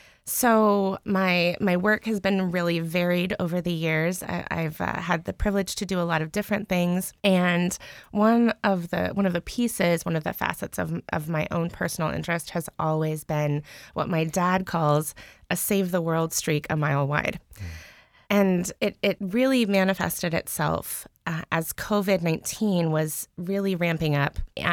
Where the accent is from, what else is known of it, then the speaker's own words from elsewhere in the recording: Anchorage, Alaska, United States; also born or lived in Texas; So I'm actually an Anchorage born and raised kid.